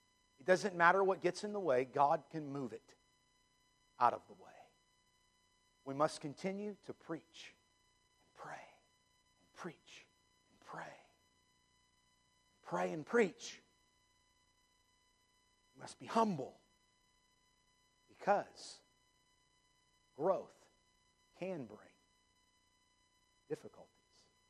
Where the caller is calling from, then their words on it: Japan; Yeah, I'm from Japan.